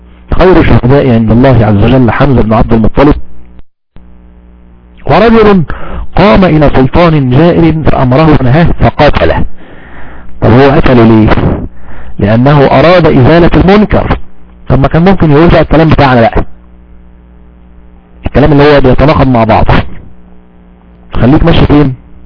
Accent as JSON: {"language": "Arabic", "country": "Egypt"}